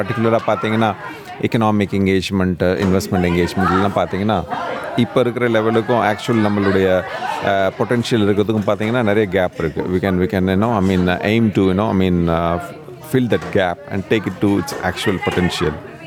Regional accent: Vellore, Tamil Nadu, India; now in Canberra, Australia; என்னுடைய சொந்த ஊர் வேலூர், தமிழ்நாட்டில் வேலூர்னு சொல்லிட்டு.

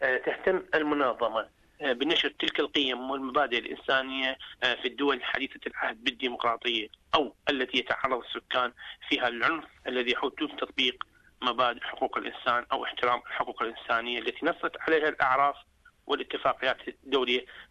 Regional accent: Iraq; now in Australia; احنا عراقيين احنا اول واخير عراقيين

